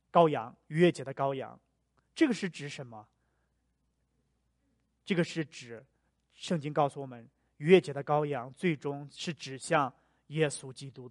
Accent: northern China, China; 我记得在小的时候啊，就是我是北方人嘛，我们是吃馒头的。

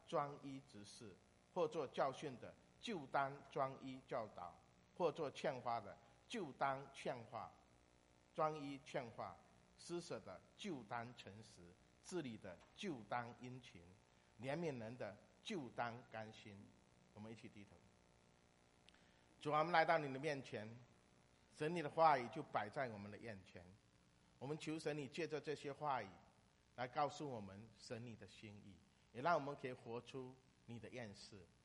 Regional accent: Fujian, China; 我是福建人，福建人有福建人的特点，不单单只是这个口音

